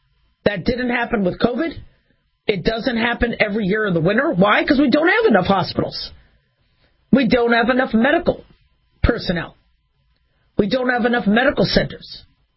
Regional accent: United States; And me as American, you know, I am still not over the whole taxation without representation.

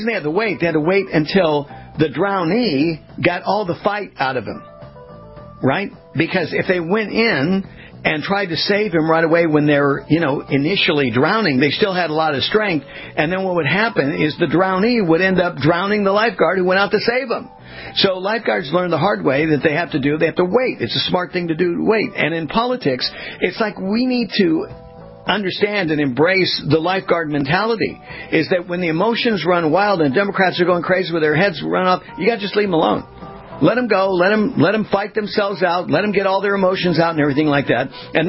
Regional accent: West Coast, United States; I grew up in the West Coast and near the beach and, you know, around lifeguards and that sort of thing.

